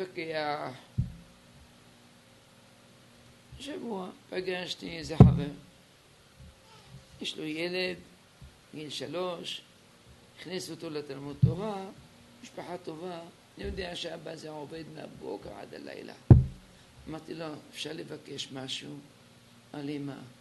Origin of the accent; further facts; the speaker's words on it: Tunis, Tunis Governorate, Tunisia; אנחנו לא גדלנו בג'רבה, גדלנו בתוניס.